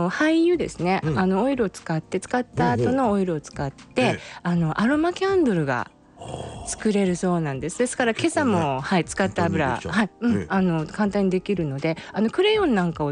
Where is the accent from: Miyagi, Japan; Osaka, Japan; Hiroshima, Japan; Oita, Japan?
Oita, Japan; 私の実家の大分からあのカボスがちょっと届きましたので